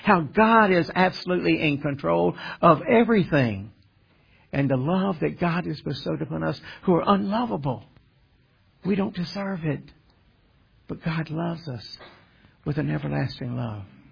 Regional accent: North Carolina, United States; coming through my hometown in North Carolina after he had died in Georgia.

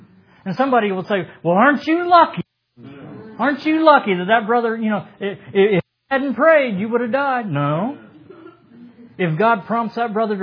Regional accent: Corpus Christi, Texas, United States; But 3 months later, I was in my hometown, Corpus Christi, where I grew up, and I was telling my old good friend this story.

